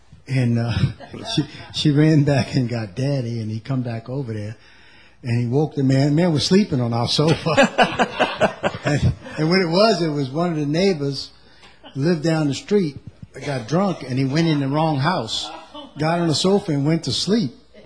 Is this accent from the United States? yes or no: yes; Louisiana, United States; born there; Yeah, when I was born in the Ninth Ward